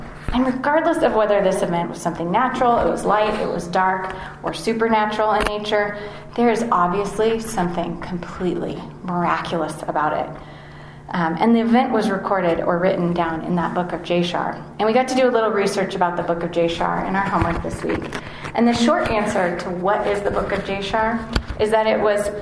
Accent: California, United States; moved away as an adult; So moving here 5 years ago, and I grew up in California, so it's not like rain.

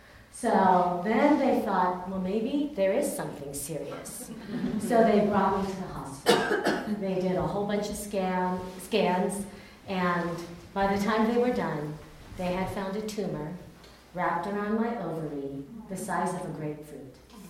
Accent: San Diego, California, United States; also born or lived in Taiwan; I'm Chinese. I was born in Taiwan. My family immigrated to the United States in 1970. So I was 3 years old when we came to the United States. And we were your typical Chinese immigrant family. We moved to San Diego, California.

